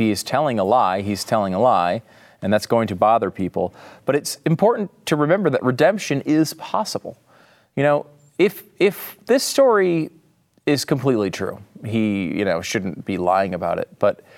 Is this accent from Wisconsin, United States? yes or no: no; Connecticut, United States; I'm from Connecticut. I never say "y'all."